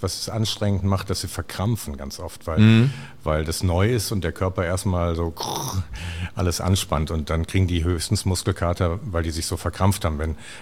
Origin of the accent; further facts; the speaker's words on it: Hattingen, North Rhine-Westphalia, Germany; moved away as an adult; now in Bottrop, Germany; Nein, ich bin Wahlbottropper, weil ich hier hingezogen bin, weil ich den Windkanal hier gebaut habe. Ich bin aufgewachsen in Hattingen, das ist andere Seite.